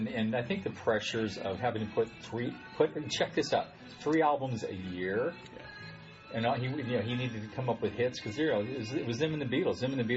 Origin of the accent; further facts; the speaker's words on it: California, United States; Well, I grew up, you know, and I was a little boy, and I'm from California, so that was the sound of summer to me when I was little, a little kid.